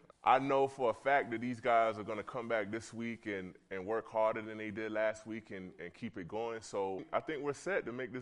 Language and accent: English; North Carolina, United States; I grew up in North Carolina watching Michael Jordan.